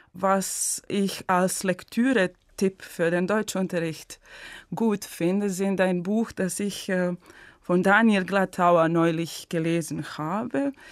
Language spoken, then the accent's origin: German; Užice, Zlatibor District, Serbia; German is a second language; ich komme aus Serbien, aus einer Stadt namens Užice in Westserbien. Das liegt an der Grenze mit Bosnien.